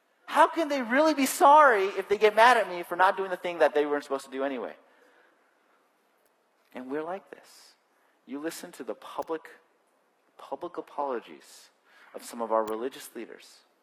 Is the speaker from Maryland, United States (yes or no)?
no; California, United States; I grew up in California, where our illegal driving patterns are high speed. I now live in New England